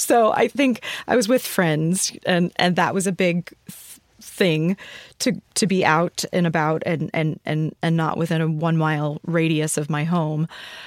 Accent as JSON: {"language": "English", "region": "Texas", "country": "United States", "tie": "born or raised there", "said": "I've been aware of that since I was a young child and learning how to code switch growing up in Texas and everything."}